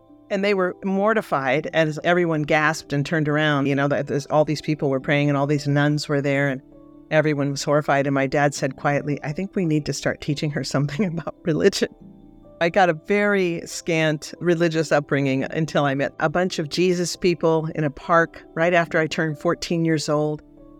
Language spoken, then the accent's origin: English; Spokane, Washington, United States; born there; I was born in Washington State, in Spokane, Washington